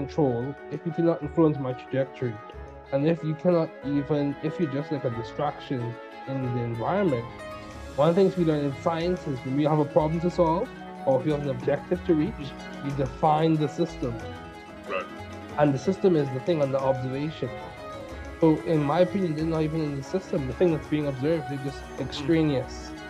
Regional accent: Bahamas; I'm from Bahamas, so we say things a little differently

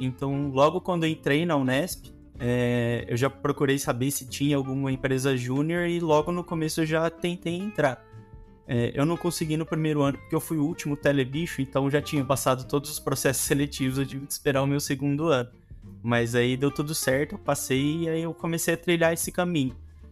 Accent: Porto Ferreira, São Paulo, Brazil; Eu tenho 33 anos hoje. Eu sou aqui de Porto Ferreira mesmo, a cidade que eu sempre morei. E voltei para cá faz 2 anos

